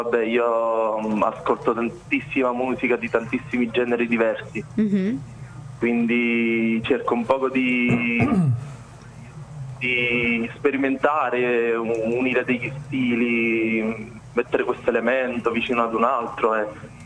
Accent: Mondragone, Campania, Italy; vengo da Mondragone, un piccolo paese della provincia di Caserta.

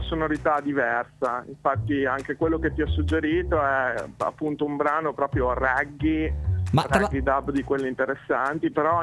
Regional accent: Soliera, Emilia-Romagna, Italy; Come tu ben sai, sono della provincia di Modena, anzi, per l'esattezza, di Sozzigalli Sogliera.

